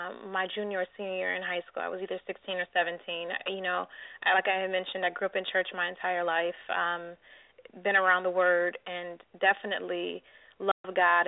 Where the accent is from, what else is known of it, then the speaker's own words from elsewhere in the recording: Detroit, Michigan, United States; because I grew up in Detroit and I lived definitely in the inner city and went to Detroit public schools